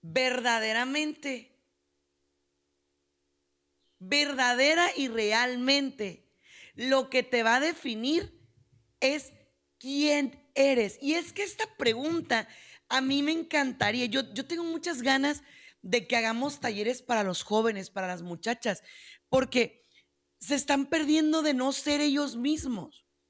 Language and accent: Spanish; Mexico; de nosotros que somos mexicanos